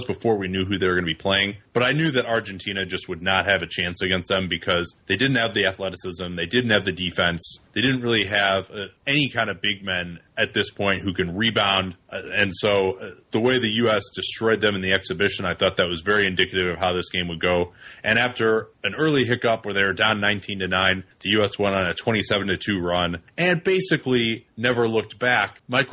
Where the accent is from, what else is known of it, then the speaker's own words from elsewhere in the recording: Evanston, Illinois, United States; I remember there's this place where I grew up in Evanston, Illinois, and my mom used to take us to this frame store called Goods